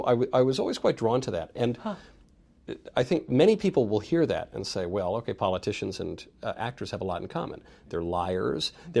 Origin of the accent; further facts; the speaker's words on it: New York, United States; I grew up in New York, so I would go see Broadway or different, you know, shows, regional